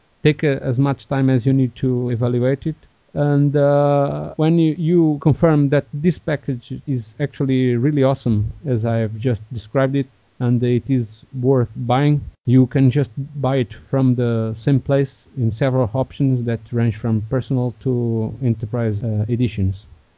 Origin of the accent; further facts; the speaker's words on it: Portugal; English is a second language; since I was traveling to my home country, Portugal, and it was quite cold over there